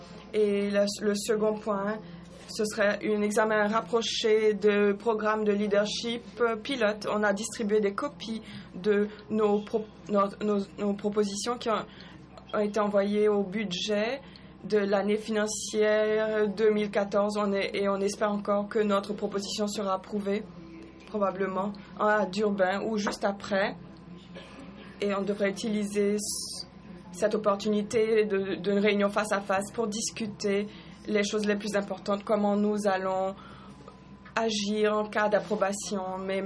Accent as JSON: {"language": "French", "country": "Austria", "said": "je suis de l'Autriche."}